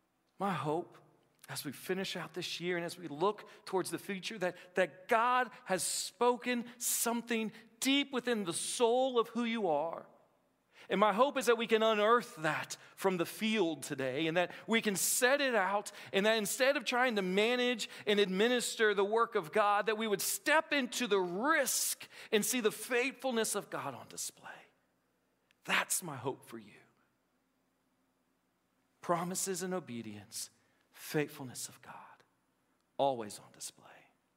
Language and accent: English; Appalachia, United States; I'm Appalachian. We still say lentils sometime, okay?